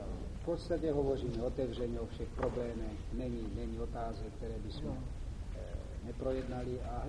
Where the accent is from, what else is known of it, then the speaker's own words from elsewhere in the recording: Moravia, Czechia; já jsem Moravák